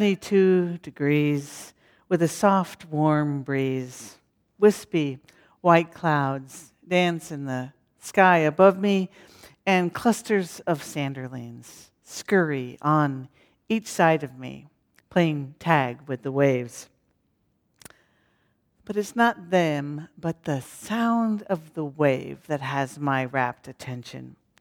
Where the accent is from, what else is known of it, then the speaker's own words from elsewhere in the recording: Pacific Grove, California, United States; moved away as an adult; one of my favorite of all the gorgeous beaches of my hometown of Pacific Grove, California.